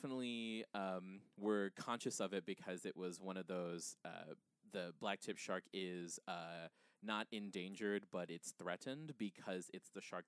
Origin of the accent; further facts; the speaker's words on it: Guam; I'm from Guam. I'm from an island. There, like, we are from an actual island.